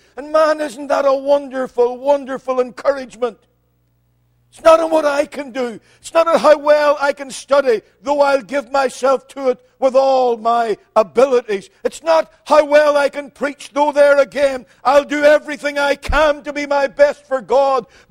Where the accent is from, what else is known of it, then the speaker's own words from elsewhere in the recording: Northern Ireland, United Kingdom; One of the great advantages that I had as a young Christian growing up in the Free Church in Northern Ireland was that in those days there was a constant emphasis in preaching